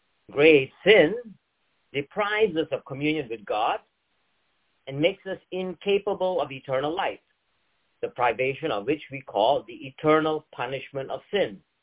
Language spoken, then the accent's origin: English; Connecticut, United States; Good morning, everybody, and … I'm from Connecticut, where it's now 11:02 in the morning.